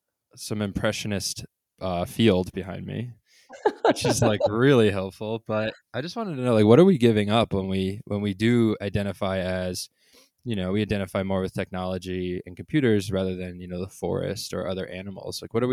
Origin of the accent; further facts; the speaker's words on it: United States; And just growing up in America, you know, you kind of subconsciously believe that guys are the best, white are the best, right?